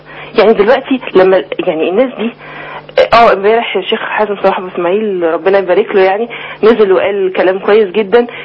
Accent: Egypt; احنا مصريين

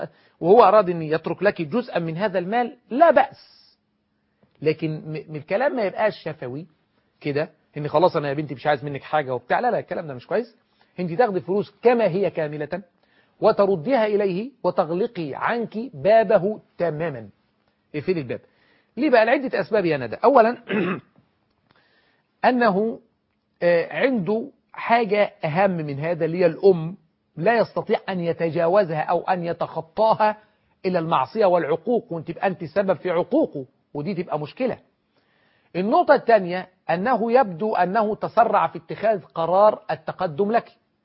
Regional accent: Egypt; لان الشبكه معهود عندنا في مصر ان الشبكه ذهب

